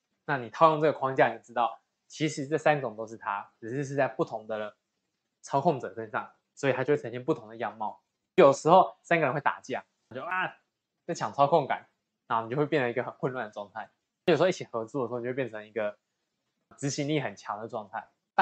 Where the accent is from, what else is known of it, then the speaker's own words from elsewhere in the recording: Taiwan; born there; 因为你就想嘛，我们是生在台湾的